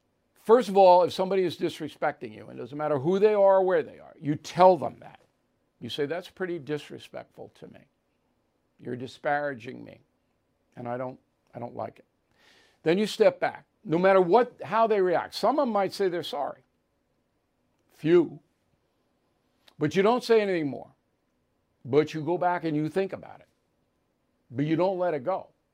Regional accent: Levittown, United States; I'm 82 years old, a Catholic from Levittown, Holy Family Parish. There you go, my hometown.

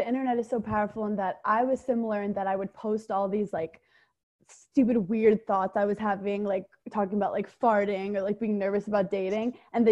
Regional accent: Brooklyn, New York, United States; I'm part Jewish. I'm from Brooklyn.

